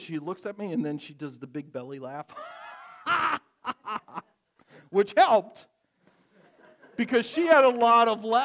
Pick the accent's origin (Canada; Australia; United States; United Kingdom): United States; Wisconsin; It's just I'm from Wisconsin or whatever.